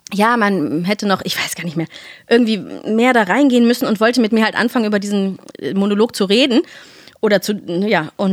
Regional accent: Cologne, North Rhine-Westphalia, Germany; Ich bin in Köln geboren, aufgewachsen.

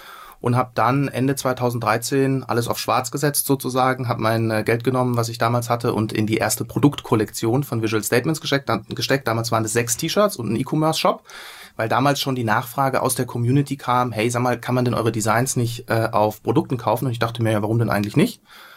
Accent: Freiburg, Baden-Württemberg, Germany; Genau, also ich komme ursprünglich aus Freiburg. Ich dachte eigentlich, dass ich ganz gut Hochdeutsch spreche, aber jetzt habe ich mich wahrscheinlich schon verraten in den ersten Sätzen.

